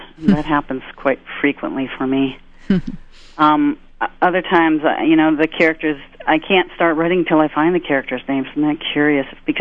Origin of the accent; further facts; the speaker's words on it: Midwest, United States; And I was born a Midwesterner. Actually, I was raised in the Midwest. But some part of me has always hearkened to the Northwest.